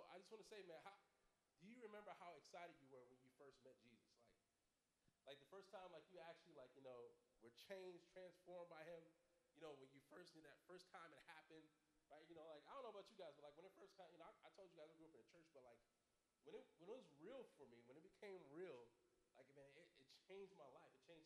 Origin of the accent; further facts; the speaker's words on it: New Jersey, United States; You know, I'm from Jersey. We don't skip there.